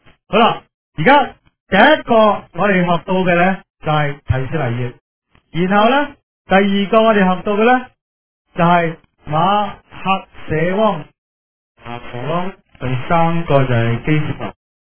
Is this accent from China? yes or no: yes; China; 那我們中國人的月份呢它闰月的時候可能有闰二月、闰三月、闰四月、闰月、闰八月等等